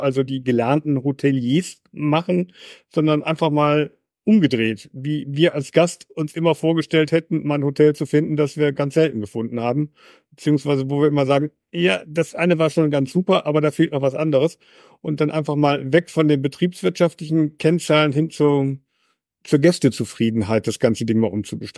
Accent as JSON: {"language": "German", "town": "Essen", "region": "North Rhine-Westphalia", "country": "Germany", "said": "Ich komme aus Essen"}